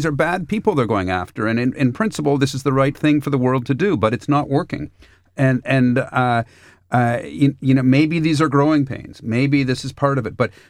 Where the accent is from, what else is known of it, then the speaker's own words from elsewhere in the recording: Canada; for me as a Canadian